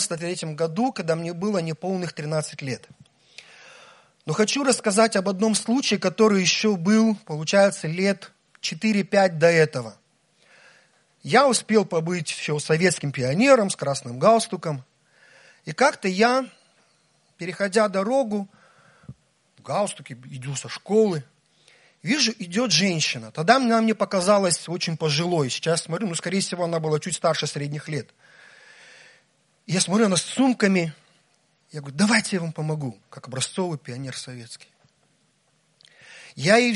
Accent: Almaty, Kazakhstan; Я из Алматы, Казахстан.

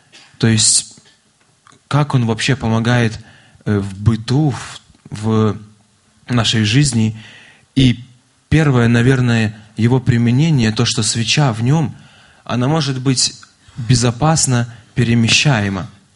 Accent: Maladzyechna, Minsk Region, Belarus; Когда мы вообще сами из Молодечного уже представляли нас, я тоже родился, вырос там.

